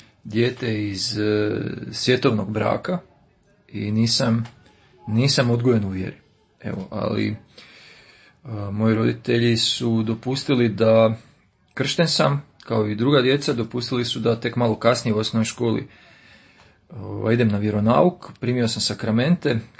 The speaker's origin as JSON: {"language": "Croatian", "region": "Slavonia", "country": "Croatia", "tie": "born there", "said": "jer sam od rođenja nekako dinamičan, živ, obzirom da sam rođen u Slavoniji."}